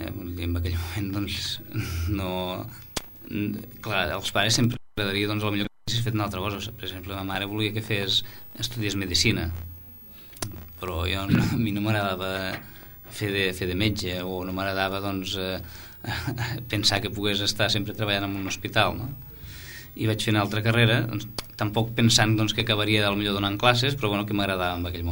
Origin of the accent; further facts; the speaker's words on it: Falset, Catalonia, Spain; also born or lived in Barcelona; Jo vivia molt aquí a Falset també, no? I, bueno, quan vaig anar a estudiar a Barcelona, doncs els caps de setmana sempre tenia ganes de vindre cap aquí.